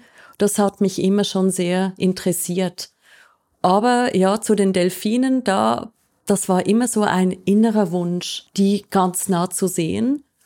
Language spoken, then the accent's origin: German; Switzerland; Ich bin eine Schweizerin, wie man sie natürlich hört.